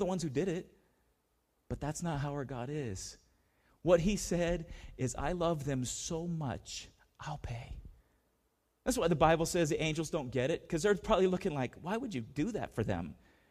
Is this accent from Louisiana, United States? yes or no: no; San Diego, California, United States; I grew up in San Diego, Charger fan from the beginning.